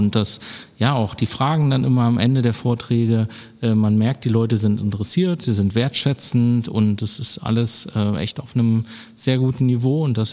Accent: Dessau, Saxony-Anhalt, Germany; also born or lived in Dresden / Bielefeld / Berlin; now in Soest, Germany; nee, ich komme ganz ursprünglich aus Dessau, das ist in Sachsen-Anhalt, Bauhausstadt. Mhm. Hab dann aber erst in Dresden gelebt, dann in Bielefeld und dann 15 Jahre in Berlin und jetzt halt seit 4 Jahren hier

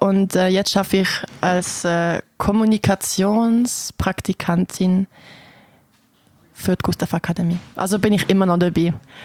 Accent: Basel, Basel-Stadt, Switzerland; born there; accent: Basel German; meine ganze Familie wohnt in Basel, Großeltern, Onkel, alle. Ich bin in Basel geboren. Darum rede ich eigentlich auch Baslerdeutsch.

